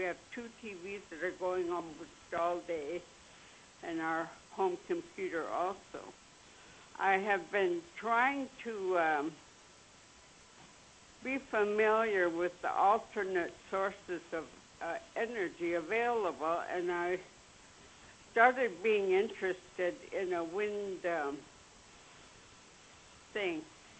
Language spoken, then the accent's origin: English; Sitka, Alaska, United States; born there; I was born in Sitka, but I met a guy from here, and we married, and I've been here over 30 years.